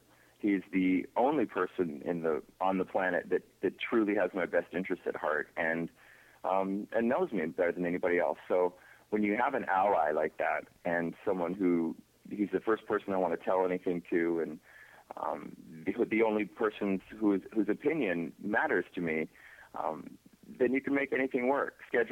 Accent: Idaho, United States; Yeah, I mean, I'm from Idaho, and in the Northwest, it was, you know, a really small town, 1,200 people in the town. My parents still live there.

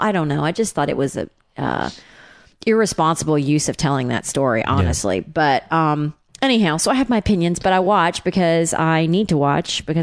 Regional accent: Georgia, United States; Well, I just think, you know, I grew up outside of Atlanta

